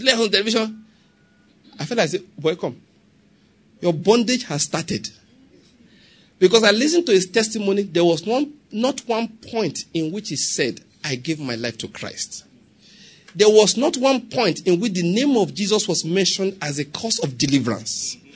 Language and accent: English; Anambra, Nigeria; now in United States; I'm from Anambra State. I live in America, but right now I'm in Nigeria.